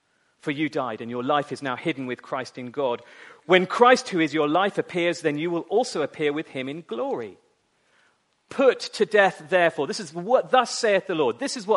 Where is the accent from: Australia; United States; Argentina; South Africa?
Australia; Yeah, I am, by the way, just in case you're wondering. I'm an Aussie.